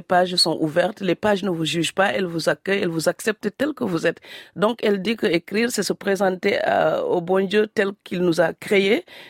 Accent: Niodor, Fatick, Senegal; born there; Et l'île de Sangomar est un ancien lieu de culte en face de mon village natal d'ailleurs.

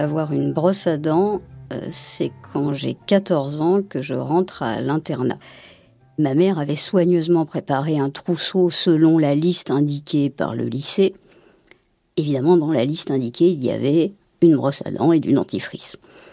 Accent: Auvergne-Rhône-Alpes, France; Alors, je suis auvergnate d'origine, je suis fille de paysan.

